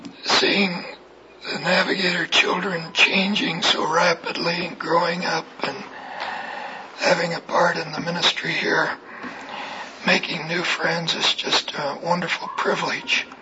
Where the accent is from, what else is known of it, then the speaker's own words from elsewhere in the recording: Salem, Oregon, United States; That's just north of California. And Salem is my hometown. I was born there many years ago.